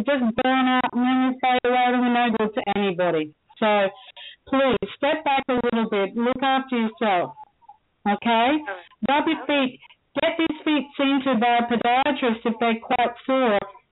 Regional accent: Australia; also born or lived in Scotland; Well, I'm Scottish, so I'm Scottish, brought up in Australia. I have terms that Australians use sometimes.

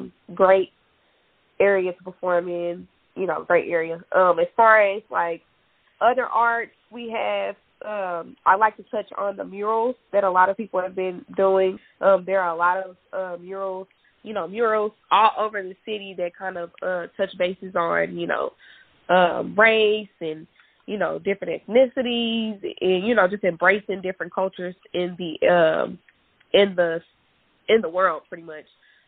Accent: Kansas City, Missouri, United States; I'm super proud to say I'm from Kansas City.

